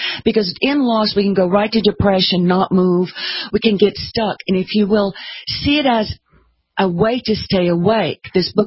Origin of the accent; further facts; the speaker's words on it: New York, United States; So I lost my hometown, New York. I lost my job in New York, which I loved.